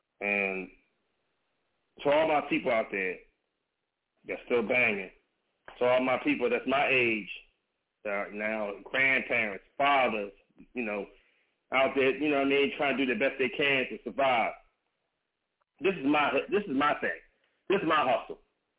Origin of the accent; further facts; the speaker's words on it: Compton, California, United States; Because growing up in Compton, All you know is, you know, Crip life